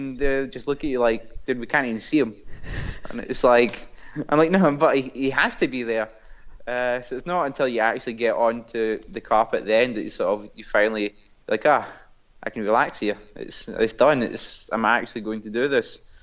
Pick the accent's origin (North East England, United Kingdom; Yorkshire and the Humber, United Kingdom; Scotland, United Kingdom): Scotland, United Kingdom; accent: Scottish; Even with my Scottish accent, he understood the message